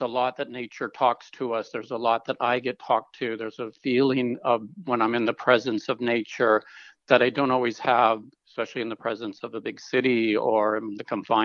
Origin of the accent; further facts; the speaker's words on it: North Dakota, United States; growing up in North Dakota, I was always in nature, and the beauty of North Dakota still resides with me.